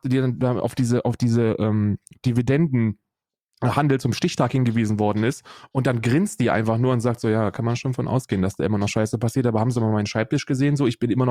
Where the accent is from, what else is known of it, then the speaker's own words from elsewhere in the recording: Germany; die Bundesrepublik Deutschland, meinem Heimatland.